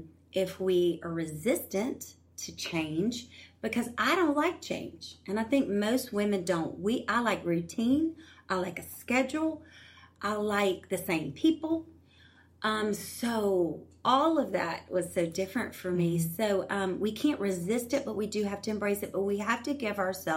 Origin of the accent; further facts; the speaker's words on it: Louisiana, United States; So that was like a thing, I guess, because we're from Louisiana.